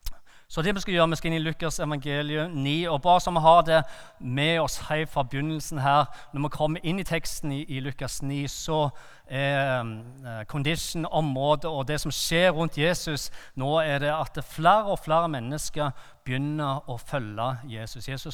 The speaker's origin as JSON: {"language": "Norwegian", "town": "Bryne", "region": "Rogaland", "country": "Norway", "tie": "born or raised there", "also_born_or_lived": "Lyngdal", "said": "jeg er oppvokst på Bryne og på Jæren, og derav den uforståelige dialekten. Det har jeg hørt i 8,5 år i Lyngdal, at jeg må jobbe med dialekten min"}